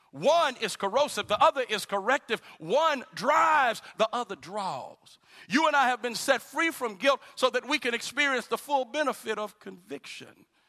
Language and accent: English; Dallas, Texas, United States; I was born in Dallas. I didn't live in the suburbs of Dallas. I lived in Dallas. You know, some cities get kind of big, and, you live all on the outskirts. But I lived in Dallas. I was raised in Oak Cliff in Dallas.